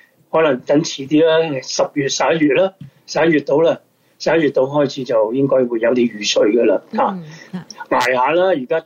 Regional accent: Hong Kong; 我系香港人

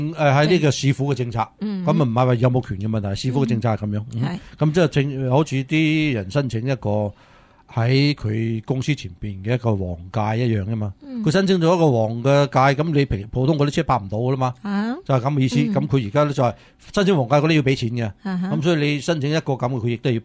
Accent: Guangdong, China; 我哋广东人咁咧食嘢嘅话咧

